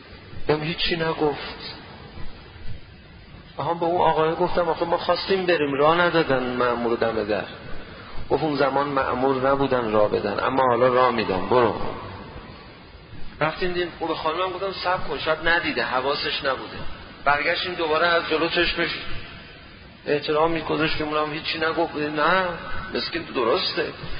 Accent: Afghanistan; moved away; از افغانستان اومدیم گفتیم میریم سمت ایران، از ایران پرواز میکنیم میریم اروپا و اینا، اومدیم و با ماشین سوار شدیم و به مرز اومدیم خراسان، رفتیم مشهد

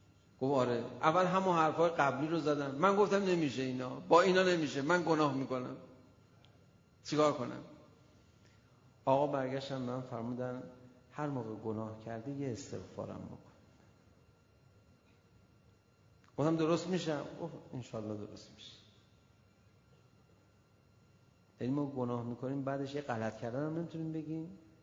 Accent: Tehran, Tehran Province, Iran; میدونست ما تهرانیم،

